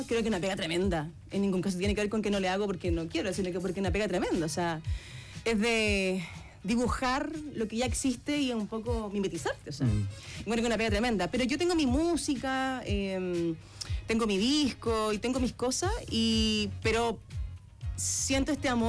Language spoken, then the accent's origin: Spanish; Chile; acá somos todos chilenos